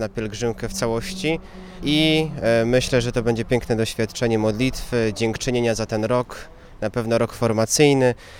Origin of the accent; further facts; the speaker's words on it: Janków Przygodzki, Greater Poland Voivodeship, Poland; Ja pochodzę z parafii świętego Józefa z Jankowa Przygodzkiego, ale jest to dekanat ostrowski, więc należę pod parafię świętego Antoniego.